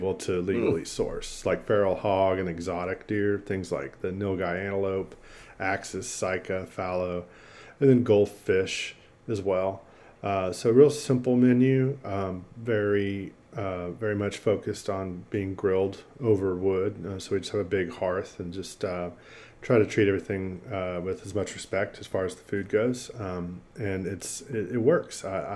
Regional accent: Texas, United States; I'm born and raised in Texas. I grew up in North Texas, and currently live in Austin, so in Central Texas.

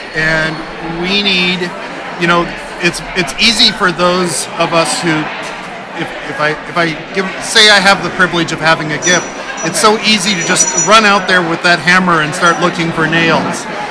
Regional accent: Bloomington, Indiana, United States; I grew up here in Bloomington, Indiana

